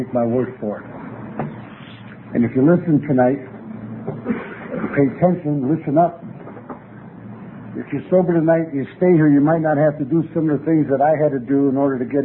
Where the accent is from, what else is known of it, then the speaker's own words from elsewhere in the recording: Chicago, Illinois, United States; It all started for me on the south side of Chicago, which is my hometown, 31st and Halsted.